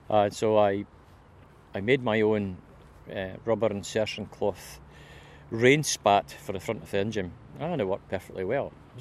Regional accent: Bathgate, Scotland, United Kingdom; Bought it from McAlford, and here in my hometown of Bathgate.

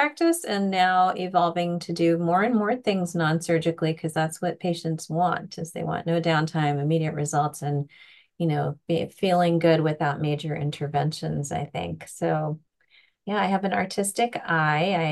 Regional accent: Los Angeles, California, United States

